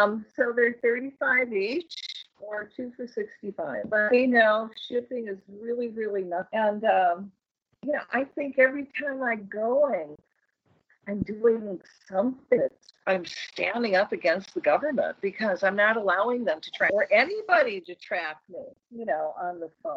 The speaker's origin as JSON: {"language": "English", "region": "Michigan", "country": "United States", "said": "You know, I'm from Michigan too. That's why we get each other's sense of humor"}